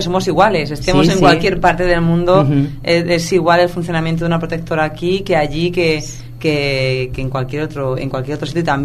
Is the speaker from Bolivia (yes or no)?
no; Spain; aquí en España, y me pongo España porque somos españoles